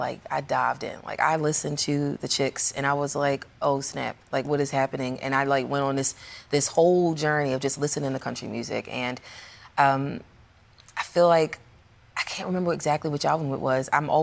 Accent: Maryland, United States; She's from Pennsylvania. I'm from Maryland. And so it was something about, like, not having a twang

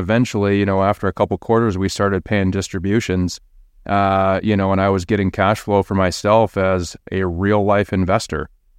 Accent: Rochester, Minnesota, United States; born or raised there

